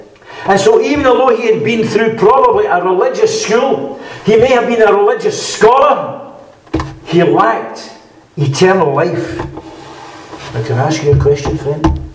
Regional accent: Scotland, United Kingdom; accent: west of Scotland; You know, friends, I come from the west of Scotland. I presume you see that, you recognise that from my accent. I don't have a Fife accent. And round about Glasgow, we often hear folks shouting

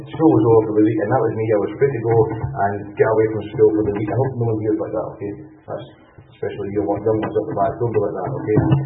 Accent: Plains, Scotland, United Kingdom; You know, from my accent, that I come from a place called Lanarkshire, which is really the centre of the universe, especially the village of Plains. That's the centre of the centre, so to speak.

